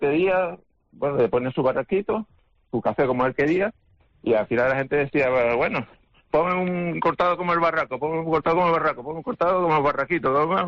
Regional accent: La Laguna, Canary Islands, Spain; yo soy de La Laguna, de Tenerife.

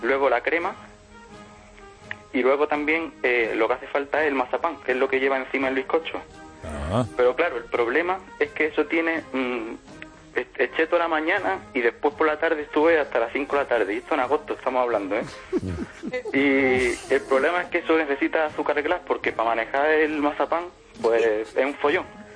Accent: Ronda, Andalusia, Spain; estaba yo en mi casa de Ronda, porque yo estudio en Granada, pero soy de Ronda.

